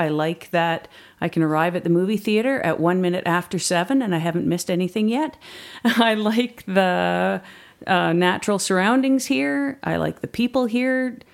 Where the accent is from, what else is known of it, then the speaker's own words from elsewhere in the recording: Quebec, Canada; also born or lived in Ontario; I was born in Quebec, and we moved around lots of little mining towns in Ontario and Quebec because my dad was a mining engineer. And I met my husband in Kelowna in 1993, and we moved here in the spring of 94. So I think I've been here for 27 years.